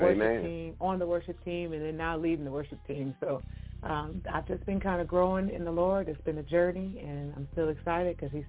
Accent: Peoria, Illinois, United States; Like you said, I'm from Peoria, Illinois, and I am a PK, so church has always been a part of my life.

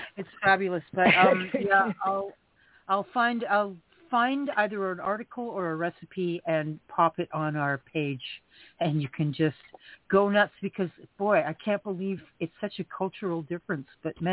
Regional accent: Canada; since you're all from the USA and I'm from Canada and nobody has heard

